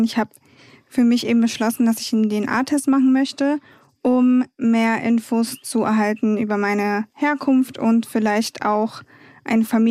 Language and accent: German; Wiesbaden, Hesse, Germany; also born or lived in Munich; ich komme aus München, ich bin da geboren, dann nach Wiesbaden gezogen mit meiner Mutter und hier aufgewachsen